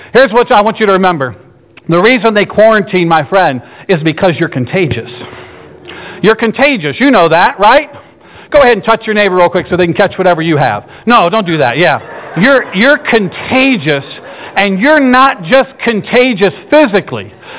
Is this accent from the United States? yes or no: yes; Virginia, United States; I grew up in Nowheresville, Virginia, in the middle of nowhere. I lived with my grandparents sometimes growing up.